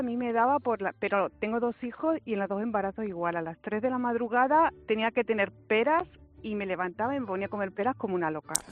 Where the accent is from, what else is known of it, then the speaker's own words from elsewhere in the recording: Plasencia, Extremadura, Spain; Soy de Plasencia